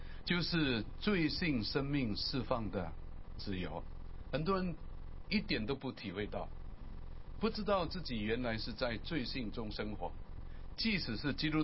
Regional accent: Malaysia; 不好意思，马来西亚人讲中文就是没办法哈

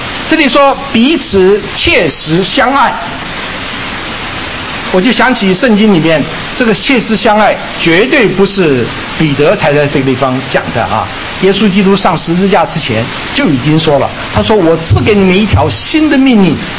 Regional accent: Taiwan; 我们从台湾来的没有这个话啊，这个在国内才有啊

